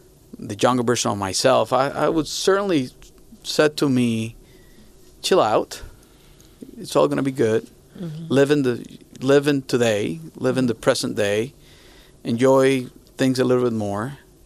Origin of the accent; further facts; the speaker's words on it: Caracas, Capital District, Venezuela; also born or lived in Paris / London / Hong Kong / North Carolina; I was born and raised in Caracas. I lived in Europe, in Paris for some time. I lived in London for some time.